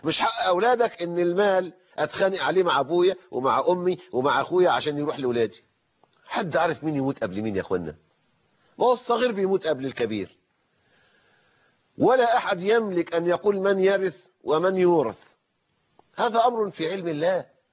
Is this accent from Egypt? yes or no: yes; Egypt; عندنا في مصر